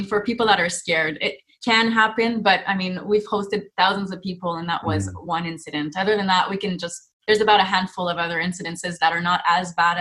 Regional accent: Canada; well, I guess it's being Canadian, investing in the US and not being able to be in the US for, you know, extended period of time.

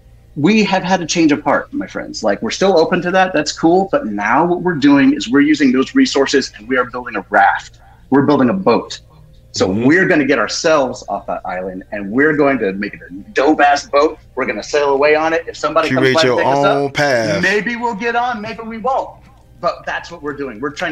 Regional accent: Tampa, Florida, United States; Me and my partners, Tampa, Florida, man.

